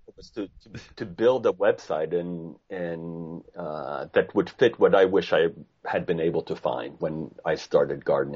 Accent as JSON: {"language": "English", "country": "France", "tie": "born or raised there", "second_language": "English", "said": "I grew up in France in the countryside, very, very rural. I rented, or my parents rented, a semi-detached house, which was part of a farm."}